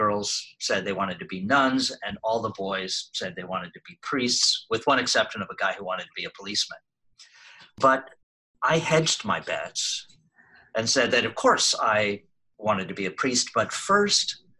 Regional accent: Cincinnati, Ohio, United States; I grew up in a suburb right outside Cincinnati, Ohio.

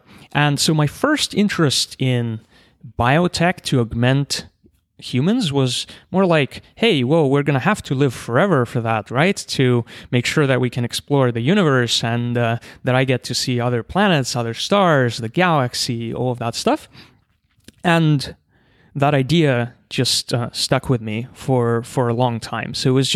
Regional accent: Siberia, Russia; I grew up, I was born in Siberia in this academic city. My whole family were engineers and scientists.

